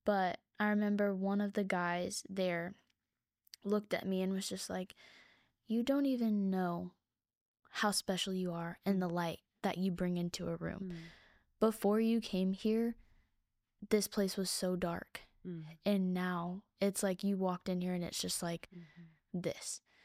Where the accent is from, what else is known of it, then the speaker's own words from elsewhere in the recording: Plano, Texas, United States; I'm from Plano, Texas. I'm very privileged to have lived an easier life when it comes to my environment and what I'm used to.